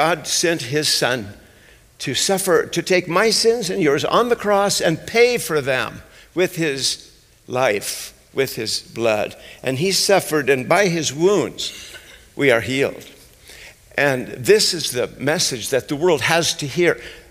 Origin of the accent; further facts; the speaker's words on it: Pueblo, Colorado, United States; I'm from Pueblo, Colorado. That's my Jerusalem.